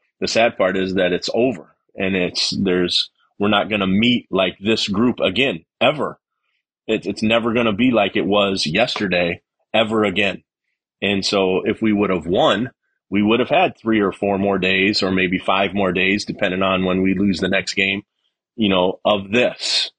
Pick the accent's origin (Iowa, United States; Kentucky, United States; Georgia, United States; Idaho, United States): Iowa, United States; Cedar Falls; I graduated from Northern Iowa. I'm from Cedar Falls.